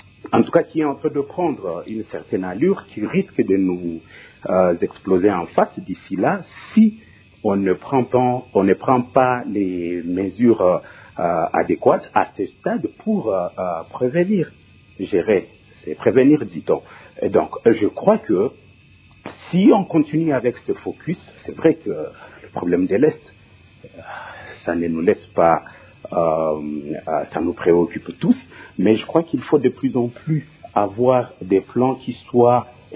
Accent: DR Congo; que nous avons des problèmes internes en tant que Congolais, il faut savoir bâtir sur des solutions congolaises

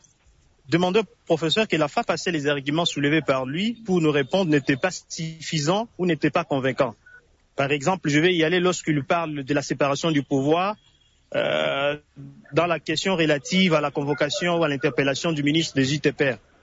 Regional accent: Kasaï-Oriental, DR Congo; chez moi au Kassai oriental, le peuple n'est pas du tout informé sur la question sécuritaire.

